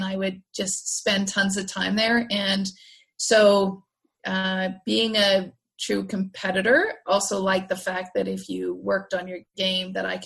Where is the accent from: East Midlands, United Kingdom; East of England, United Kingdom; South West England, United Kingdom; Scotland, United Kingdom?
Scotland, United Kingdom; so I am originally a Scot. My mom is Canadian and my dad is Scottish. And like a true Scot, I was raised around a golf course.